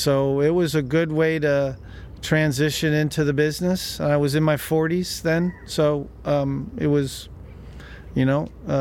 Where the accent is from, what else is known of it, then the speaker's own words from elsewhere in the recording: California, United States; As much as I liked it, my experience there, I'm from the Bay Area, so I need to get back.